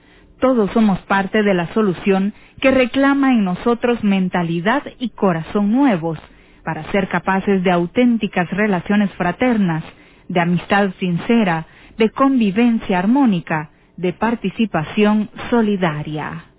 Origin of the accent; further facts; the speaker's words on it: Mexico; Compartimos como mexicanos la pena y el sufrimiento de las familias